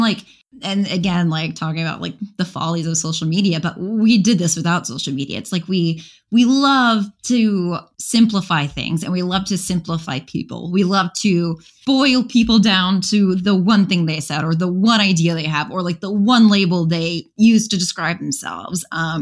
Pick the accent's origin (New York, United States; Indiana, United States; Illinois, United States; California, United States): Illinois, United States; Chicago; I mean, I grew up around Chicago.